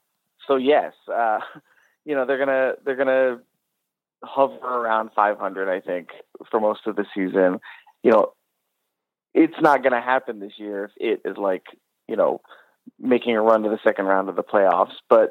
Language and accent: English; Virginia, United States; I grew up in Northern Virginia. I've lived in the actual city of DC for a grand total of a couple of months.